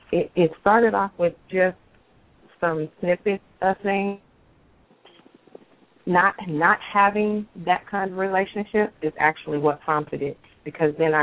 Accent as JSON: {"language": "English", "town": "Kansas City", "country": "United States", "tie": "born or raised there", "said": "I grew up in Kansas City, and so you hear, you know, from where I'm from, women don't really talk about their sexuality as much."}